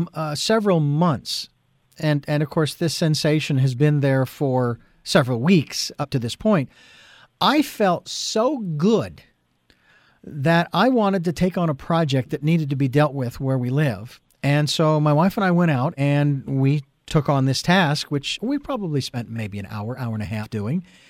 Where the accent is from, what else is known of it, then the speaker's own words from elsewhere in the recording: Phoenix, Arizona, United States; now in Santa Barbara, United States; I'm from Phoenix, Arizona, and there are big parks in Phoenix that you can go to disconnect and de-stress